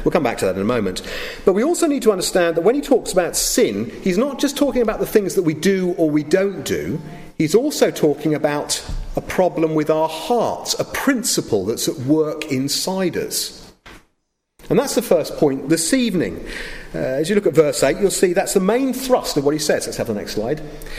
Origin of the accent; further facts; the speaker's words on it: United Kingdom; Well, I'm British